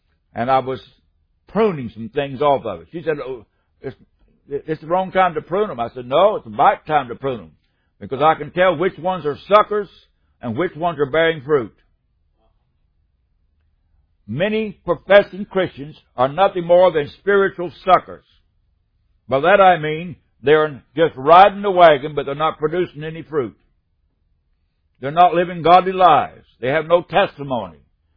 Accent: West Virginia, United States; Whatever our background is, I'm a hillbilly from West Virginia.

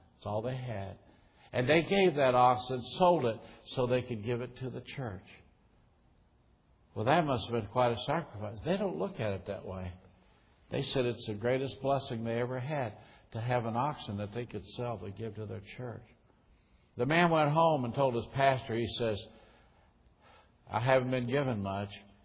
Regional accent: Kentucky, United States; I shouldn't say this, but I saw it even in my home state of Kentucky.

